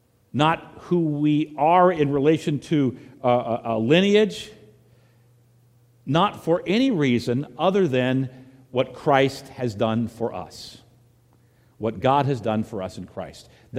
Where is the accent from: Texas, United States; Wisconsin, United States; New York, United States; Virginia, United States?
Virginia, United States; At least the Protestants that I grew up with in Virginia mostly were Baptists.